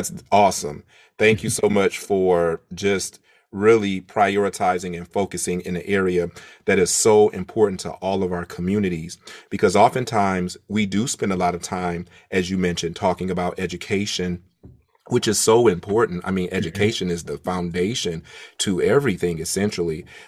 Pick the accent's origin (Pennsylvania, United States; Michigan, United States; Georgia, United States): Michigan, United States; Detroit; First of all, shout out to being from Michigan. Of course, I'm from Michigan to Detroit.